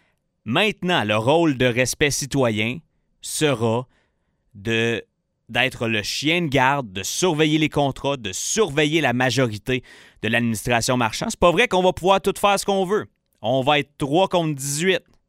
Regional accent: Quebec, Canada; Une bombe qui est tombée ce matin du côté de ma région natale de l'Abitibi-Témiscamingue.

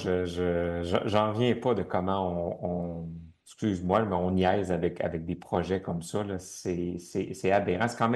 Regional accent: Lévis, Quebec, Canada; Je vous rappelle que je viens de Lévis, alors je me rappelle de cette saga-là.

